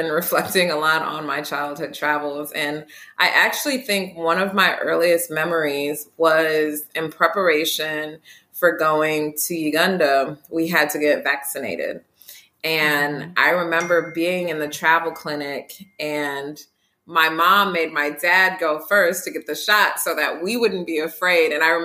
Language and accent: English; Detroit, Michigan, United States; Yeah, I grew up in Detroit.